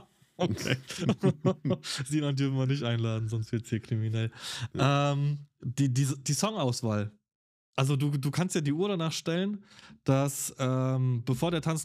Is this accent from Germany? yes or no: no; Poland; born there; ich bin ein gebürtiger Pole.